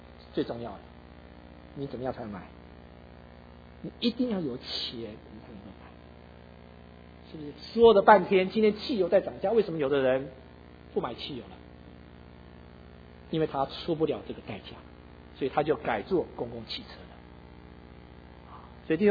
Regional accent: Taiwan; now in United States; 你看我从台湾的时候来的，20年了

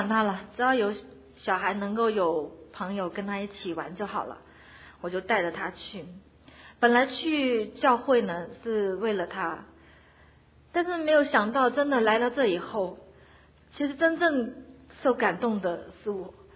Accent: Guilin, Guangxi, China; moved away as an adult; now in United States; 我和我先生都是来自大陆桂林，来美国呢有两年多了，

